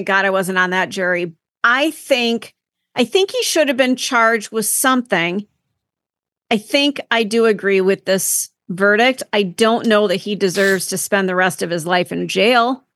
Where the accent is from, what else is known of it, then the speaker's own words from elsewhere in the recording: Minnesota, United States; now in Wisconsin, United States; And I'm from Minnesota.